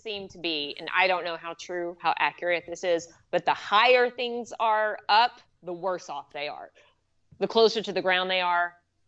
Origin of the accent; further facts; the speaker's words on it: Arkansas, United States; I mean, I grew up in Tornado Alley too, and I never got hit.